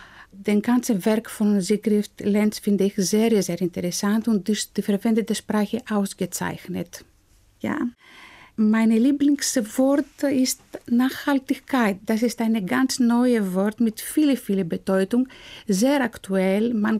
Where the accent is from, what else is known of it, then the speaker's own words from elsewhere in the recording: Athens, Attica, Greece; Ich komme aus Athen, aus Griechenland. Ich bin 1972 geboren.